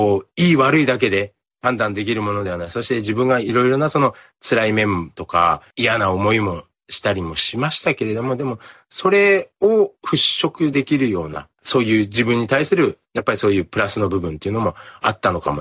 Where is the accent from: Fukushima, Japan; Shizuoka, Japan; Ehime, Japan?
Fukushima, Japan; 僕はその自分のふるさと福島が東日本大震災で大きな被害を受けた後に